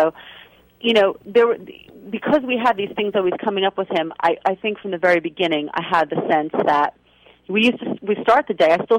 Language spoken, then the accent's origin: English; New York, United States; now in Arizona, United States; And, you know, I'm a New Yorker. My friends are dispersed now, but definitely not Arizonans.